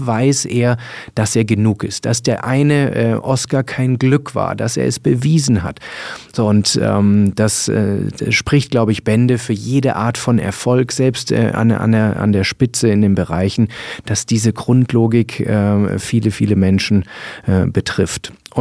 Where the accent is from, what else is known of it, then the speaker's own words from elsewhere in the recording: Munich, Bavaria, Germany; ich komme aus München